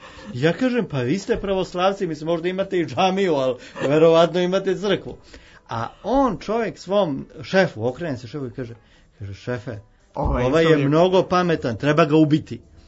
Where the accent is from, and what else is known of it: Serbia